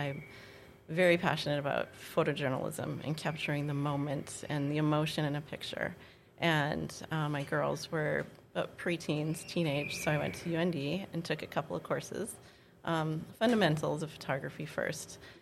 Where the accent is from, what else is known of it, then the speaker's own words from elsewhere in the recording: Winnipeg, Manitoba, Canada; moved away as an adult; also born or lived in Hallock; now in Grand Forks, United States; Born and raised in Winnipeg and moved to Hallock, Minnesota when I was first married at 21. And recently moved to Grand Forks a couple of years ago.